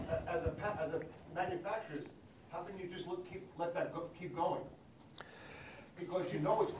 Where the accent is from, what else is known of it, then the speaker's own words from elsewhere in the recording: Long Island, New York, United States; I'm from Long Island